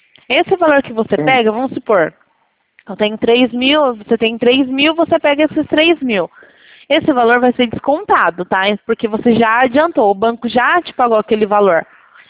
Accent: São Carlos, São Paulo, Brazil

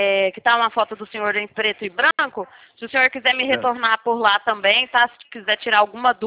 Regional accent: Porto Ferreira, São Paulo, Brazil; Eu sou de Porto Ferreira.

